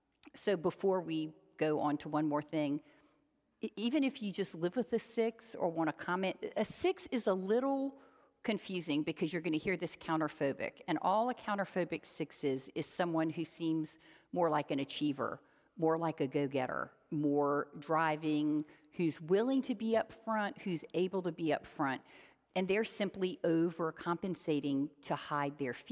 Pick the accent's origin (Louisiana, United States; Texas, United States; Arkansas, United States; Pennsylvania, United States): Louisiana, United States; New Orleans; I grew up in New Orleans, so I wasn't at Carowinds